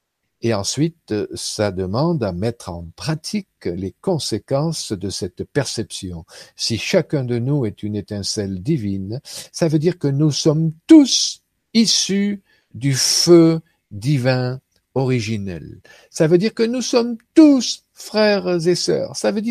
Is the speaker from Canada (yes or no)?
no; France; born there; je suis européen parce que je suis né en France